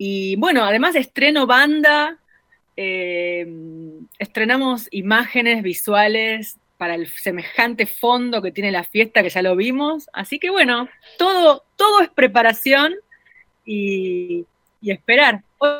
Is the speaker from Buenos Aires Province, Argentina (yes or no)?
yes; San Nicolás, Buenos Aires Province, Argentina; born there; moved away; me fui de San Nicolás, que es el pueblo donde nací, me fui de la Argentina.